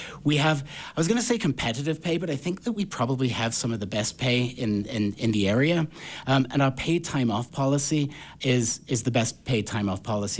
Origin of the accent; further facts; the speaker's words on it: Cayman Islands; also born or lived in Bahamas / England; I was born in the Bahamas, of all places, and then before I was one, I moved to the Cayman Islands. And I think that's probably where hospitality dug its fingers into me.